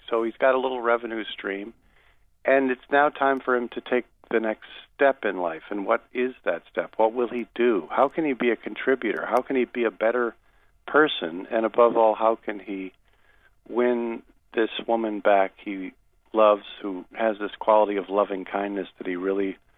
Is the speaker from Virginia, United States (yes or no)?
no; Rochester, New York, United States; Well, a traveling sprinkler is not as much needed in Maine or where I grew up in Rochester, New York, as in other places.